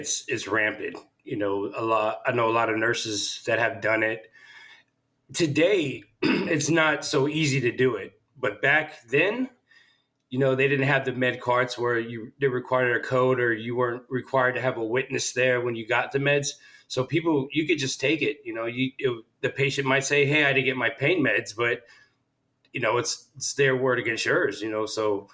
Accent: Boston, Massachusetts, United States; I grew up in Boston, Massachusetts, predominantly Italian neighborhood.

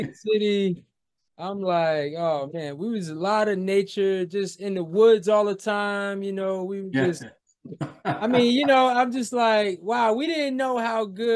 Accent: Monticello, New York, United States; Yeah, so I grew up in a small town, upstate New York.

